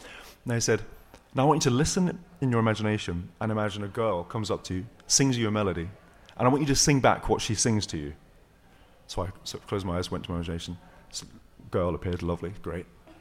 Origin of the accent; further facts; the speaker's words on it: England, United Kingdom; growing up in England